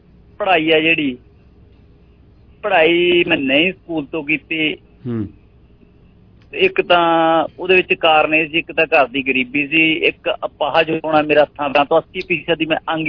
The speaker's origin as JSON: {"language": "Punjabi", "town": "Lasoi", "region": "Punjab", "country": "India", "tie": "born or raised there", "said": "ਉਹ ਜਰਗ ਪਿੰਡ ਦੇ ਨਾਲ ਮੇਰਾ ਪਿੰਡ ਲਸੋਈ ਆ"}